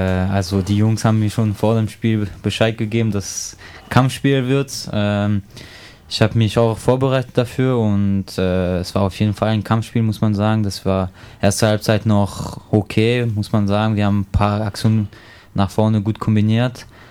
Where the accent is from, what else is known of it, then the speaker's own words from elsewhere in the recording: France; German is a second language; now in Germany; Okay, ich komme aus Frankreich, das hat schon welche bestimmt gemerkt, und habe dort auch Fußball angefangen zu spielen, 6 Jahren, und dann wurde ich bei Nachwuchszentrum von Racing Straßburg ausgebildet, da habe ich meine Station gehabt, dann zurück nach Mulhouse